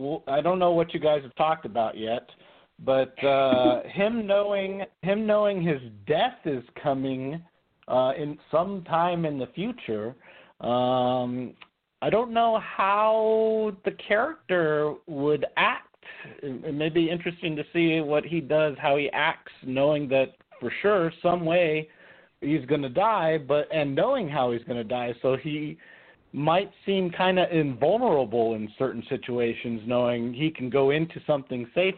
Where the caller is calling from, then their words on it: Las Vegas, Nevada, United States; from Vegas.